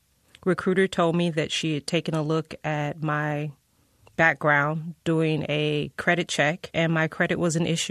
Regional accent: Chicago, Illinois, United States; I am from Chicago, born and raised on the South Side.

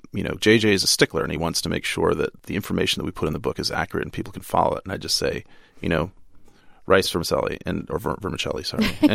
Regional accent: United States; And because I grew up in the United States where street food back then was non-existent, like the odd taco truck or something like that.

